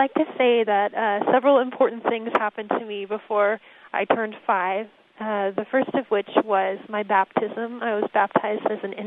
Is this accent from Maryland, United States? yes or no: yes; Ellicott City, Maryland, United States; I grew up in Ellicott City, Maryland, which is about 20 minutes west of Baltimore.